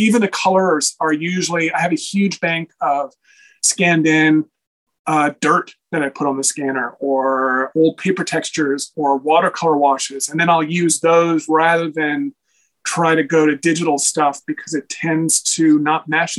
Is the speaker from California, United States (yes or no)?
no; Texas, United States; Well, I grew up in Texas in a very non-art environment.